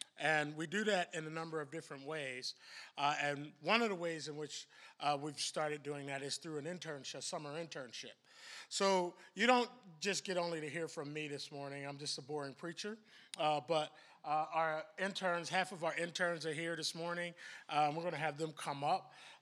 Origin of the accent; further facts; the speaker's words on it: Philadelphia, Pennsylvania, United States; I grew up in Philadelphia, and West Philadelphia, you know. That line is always good, right? Just thank you … you know. I grew up in a Black Baptist church.